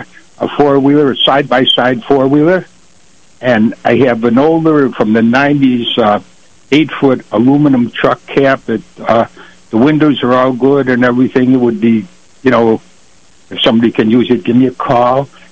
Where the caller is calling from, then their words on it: Attica Center, New York, United States; Yeah, I'm up here in Foggy Attica Center today.